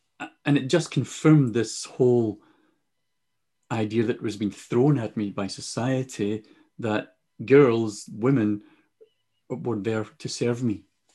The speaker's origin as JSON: {"language": "English", "town": "Glasgow", "region": "Scotland", "country": "United Kingdom", "tie": "born or raised there", "said": "It was part of the culture I grew up in. Working class boy, growing up in Glasgow in Scotland. Didn't have a dad. And I took my cue from the older boys in the housing projects where I lived."}